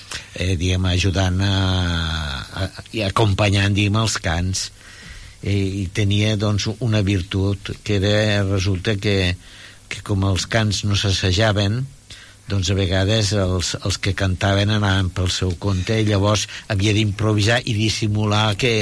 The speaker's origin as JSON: {"language": "Catalan", "town": "Lleida", "region": "Catalonia", "country": "Spain", "tie": "born there", "said": "vaig néixer a Lleida, a la plaça de Sant Martí"}